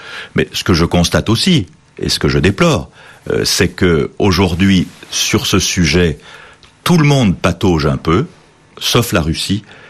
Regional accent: France; Moi, je suis français

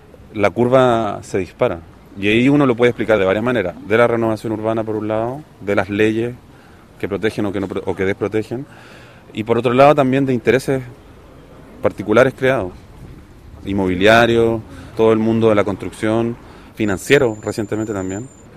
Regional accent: Santiago, Santiago Metropolitan Region, Chile; now in Paris, France; soy habitante de Belleville desde hace varios años. Llegué directo de Santiago a Belleville y no me he movido del barrio, que recibe y ha recibido históricamente muchos inmigrantes

